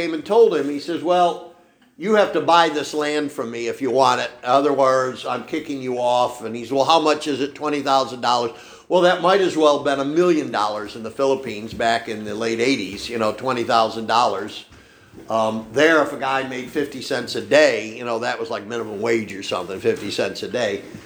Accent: New York, United States; And I grew up in New York.

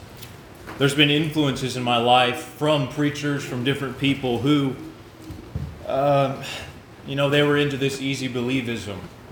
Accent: Texas, United States; I'm not from here. Now, don't hold this against me. I'm from Texas.

